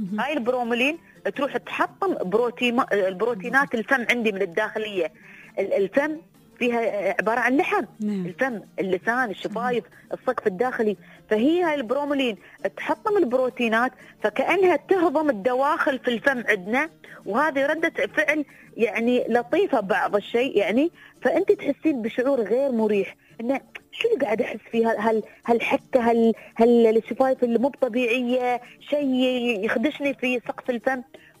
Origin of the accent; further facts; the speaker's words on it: United Arab Emirates; نحن كشعوب إماراتية عربية